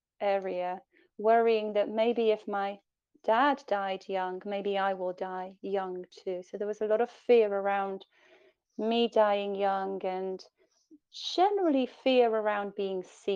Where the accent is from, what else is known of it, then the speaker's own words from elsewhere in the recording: Poland; English is a second language; I was born in Poland, and Poland at the time was quite a tricky time. And so as a young child growing up in Poland, things were a little bit sticky and a little bit uncertain.